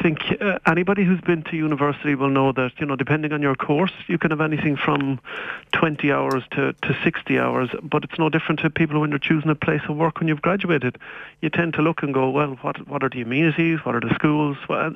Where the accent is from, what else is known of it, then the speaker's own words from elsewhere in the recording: Shannon, Munster, Ireland; Like, I'm from Shannon Town